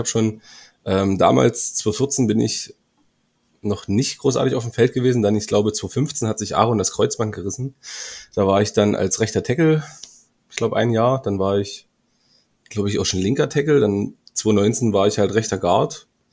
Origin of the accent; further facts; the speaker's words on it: Senftenberg, Brandenburg, Germany; now in Dresden, Germany; weil ich damals noch nicht in Dresden gewohnt habe, sondern ich komme ja aus Senftenberg, beziehungsweise aus einem kleinen Dorf in der Nähe von Senftenberg.